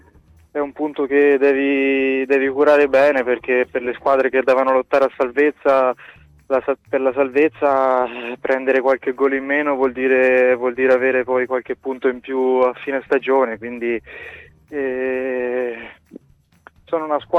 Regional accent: Florence, Tuscany, Italy; Sì, sicuramente è una partita bella e sentita, perché entrambi siamo fiorentini

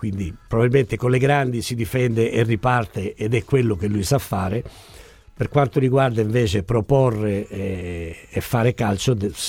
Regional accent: Calabria, Italy; perché da buon calabrese

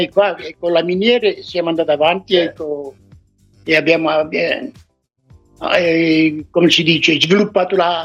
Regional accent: Belgium; Sono in Belgio, sono belga, ma il mio sangue è italianissimo.

